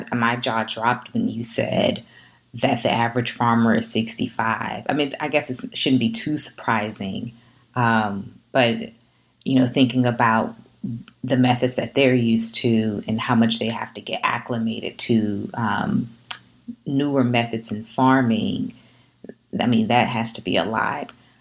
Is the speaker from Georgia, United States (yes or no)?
yes; Atlanta, Georgia, United States; Because, you know, I'm from Atlanta.